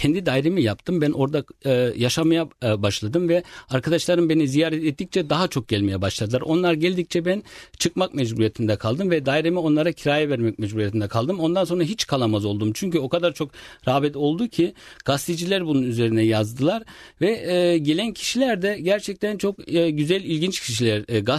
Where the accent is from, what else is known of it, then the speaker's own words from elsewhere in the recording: Kayseri, Turkey; born there; Önce Kayseri'ye gidip geliyordum, doğduğum yere.